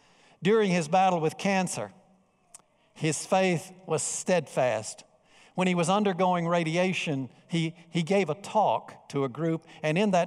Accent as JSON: {"language": "English", "town": "Bishopville", "region": "South Carolina", "country": "United States", "tie": "born or raised there", "said": "I attended a funeral in Greenville of a man from my hometown, Bishopville."}